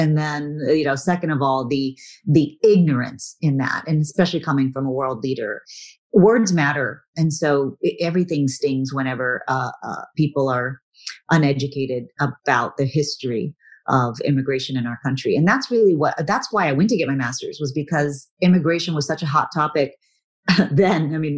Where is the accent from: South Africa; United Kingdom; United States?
United States; Texas; Well, I have to say, growing up as a Texan, we're raised as being Texans first. There's such a pride of being from Texas and that Texans have and hold.